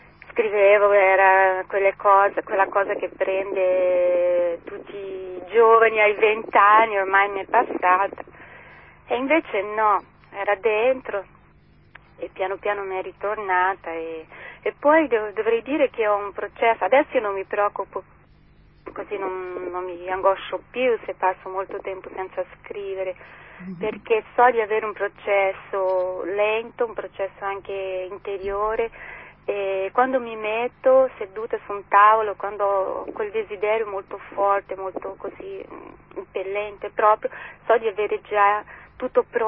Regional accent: Brazil; Italian is a second language; moved away as an adult; now in Italy; vivo in Italia da diversi anni, sì. Che sono nata e cresciuta in Brasile.

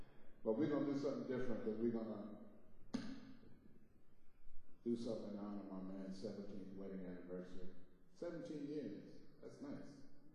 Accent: New Orleans, Louisiana, United States; Now see, when I was growing up in New Orleans, people used to think we were brothers.

